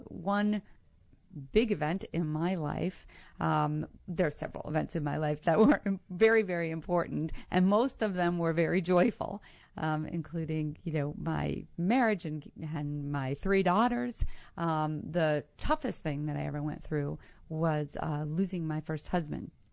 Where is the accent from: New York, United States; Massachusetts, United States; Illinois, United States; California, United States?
Massachusetts, United States; I grew up in Western Massachusetts near the Berkshire Mountains.